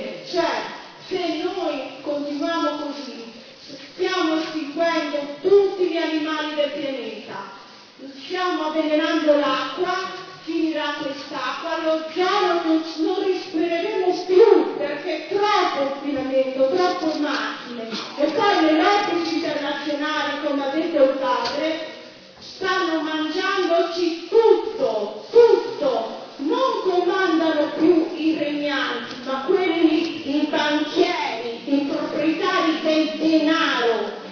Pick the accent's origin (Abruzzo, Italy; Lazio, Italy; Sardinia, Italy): Sardinia, Italy; vengo dalla Sardegna.